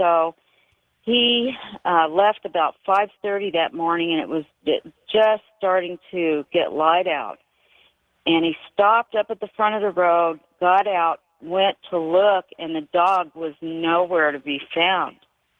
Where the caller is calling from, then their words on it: Texas, United States; I'm calling from North Texas.